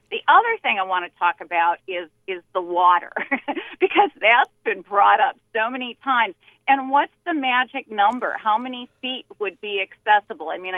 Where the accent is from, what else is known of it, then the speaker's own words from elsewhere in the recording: Minnesota, United States; I was raised in Minnesota.